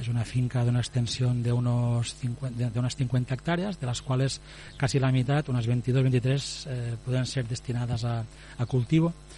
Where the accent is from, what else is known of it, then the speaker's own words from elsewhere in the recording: Ibiza, Balearic Islands, Spain; born there; now in Formentera, Spain; mi abuela era de La Mola, de Formentera, pero yo había nacido, bueno, nací en Ibiza, uh-huh, y volví a Formentera para vivir ya desde el año 92, a afincarnos aquí en Formentera.